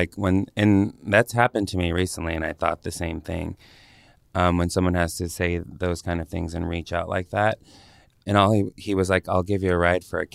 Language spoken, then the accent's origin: English; Visalia, California, United States; also born or lived in San Francisco Bay Area; I'm from Visalia, California. Well, originally from San Francisco and Oakland Bay Area. And then like around 12, 13, we moved to Central California, which was a big culture shock